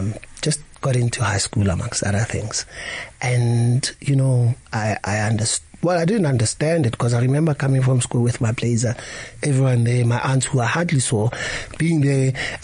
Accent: Dobsonville, Gauteng, South Africa; I went to PJ Smilani High School in Dobsonville. I grew up in Dobsonville, but where we used to stay, it's called Snake Park.

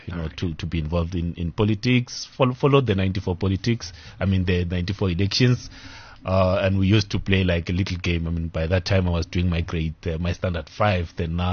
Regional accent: Tzaneen, Limpopo, South Africa; I'm from Kazankulu, Tzaneen.

